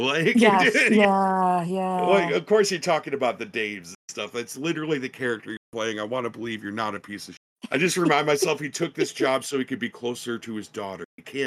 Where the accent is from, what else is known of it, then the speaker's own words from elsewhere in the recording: Minneapolis, Minnesota, United States; And I mean, I'm from Minneapolis. Like, I'm going to pop for Top Flight forever, because they're our local boys that made good